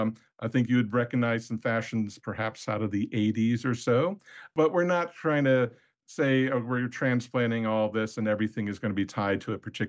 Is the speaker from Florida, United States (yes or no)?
no; Cleveland, Ohio, United States; I grew up in Cleveland, Ohio.